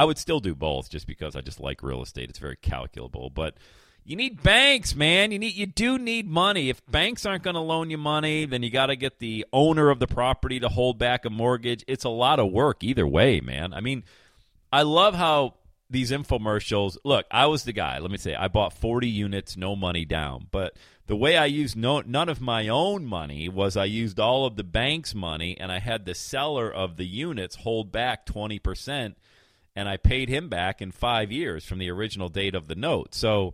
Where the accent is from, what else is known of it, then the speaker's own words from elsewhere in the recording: Bradford, Pennsylvania, United States; Growing up in Bradford, PA, listening to Rock 102 out of Buffalo, New York.